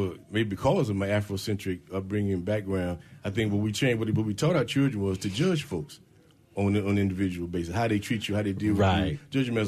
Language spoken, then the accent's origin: English; Winston-Salem, North Carolina, United States; accent: Southern; I grew up in the South. You can still tell from my dialect, my accent. Grew up in Winston-Salem, North Carolina.